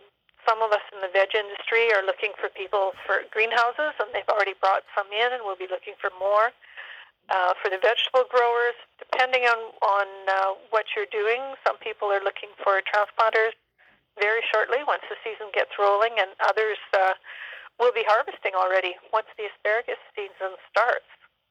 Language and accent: English; Canada; Food safety is something that we all take very seriously as Canadian producers.